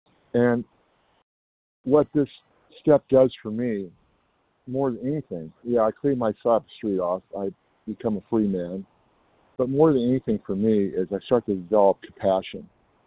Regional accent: California, United States; I'm from California, and I welcome all the new people on this call today.

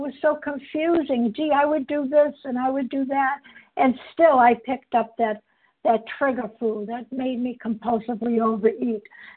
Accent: Boston, Massachusetts, United States; I'm from Boston, Massachusetts

